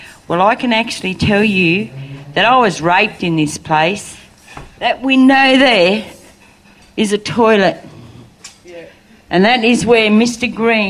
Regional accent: Albury, New South Wales, Australia; I came from Albury in New South Wales, and the second time round I was sent to Tempe, Catholic place in Sydney

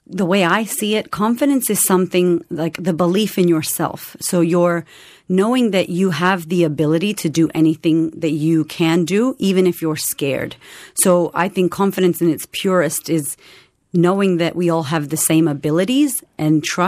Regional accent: Boston, Massachusetts, United States; So I was, I was born in Boston, and I grew up in Boston for my life for a long time.

